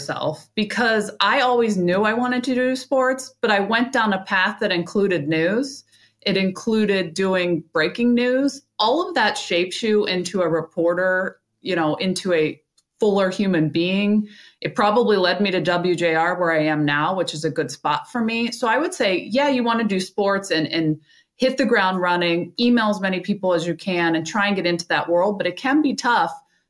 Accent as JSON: {"language": "English", "town": "Pittsburgh", "region": "Pennsylvania", "country": "United States", "said": "I'm from Pittsburgh. Don't hold that against me, but I do love the Penguins."}